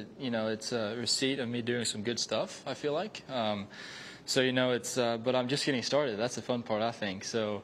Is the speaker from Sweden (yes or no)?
yes; Sweden; growing up in Sweden, it's not ideal for golf. Our season is a little bit shorter